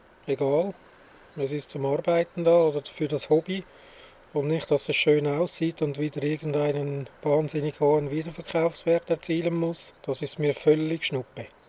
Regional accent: Switzerland; Ja, ich bin Schweizer.

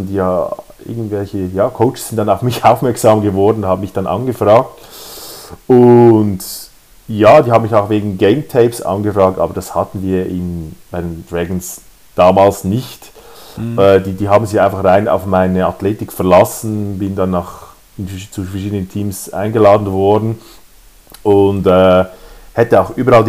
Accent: Switzerland; also born or lived in Greece; Ja, doch, ja. Also wir sind Schweizer

